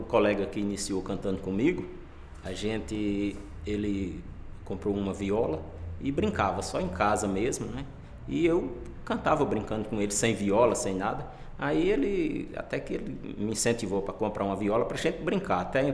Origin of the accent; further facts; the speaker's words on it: Pombal, Paraíba, Brazil; Eu sou de Pombal, na Paraíba.